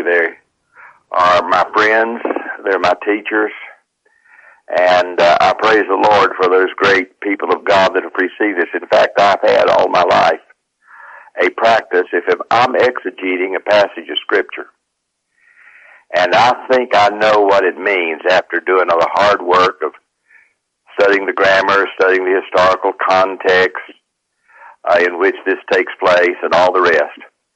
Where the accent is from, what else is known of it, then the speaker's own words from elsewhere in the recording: West Virginia, United States; accent: West Virginia; And I'm sure she was already upset because of my West Virginia accent.